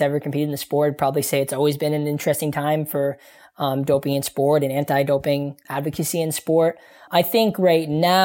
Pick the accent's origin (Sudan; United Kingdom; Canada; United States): Canada; with my experience as a Canadian athlete, I have to, you know, I have to do an educational platform every year